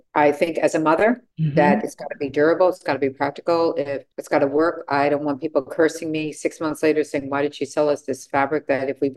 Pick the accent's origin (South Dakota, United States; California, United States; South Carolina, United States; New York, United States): New York, United States; Born and bred in New York. So, you know, we're not known for our patience.